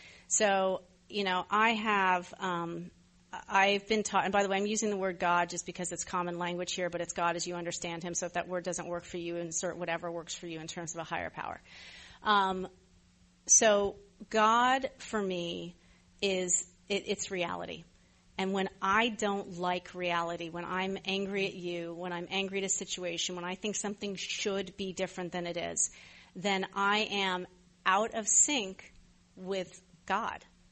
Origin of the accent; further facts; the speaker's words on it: New York City, New York, United States; We grew up in New York City.